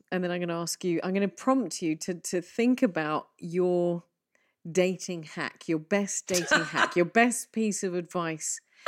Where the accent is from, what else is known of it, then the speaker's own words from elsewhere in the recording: England, United Kingdom; I'm English.